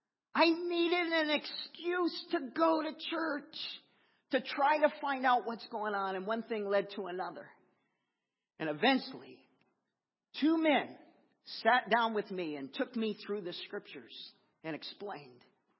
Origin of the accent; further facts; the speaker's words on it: Florida, United States; I've shared my testimony, I think, several times as I grew up in Florida.